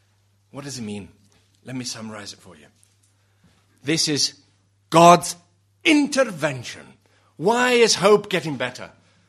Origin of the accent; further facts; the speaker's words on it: Italy; You know, there was a report in our country, in Italy. I come from Italy.